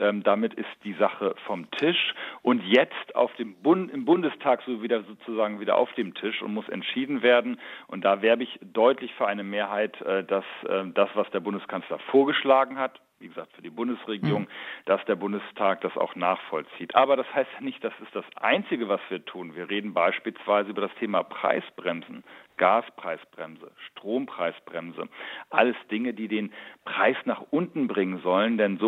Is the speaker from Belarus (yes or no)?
no; Lower Saxony, Germany; Und ich komme ja selber aus Niedersachsen